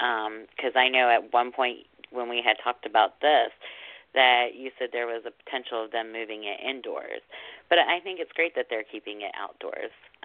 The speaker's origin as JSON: {"language": "English", "town": "Frederick", "region": "Maryland", "country": "United States", "said": "I am from Frederick, Maryland."}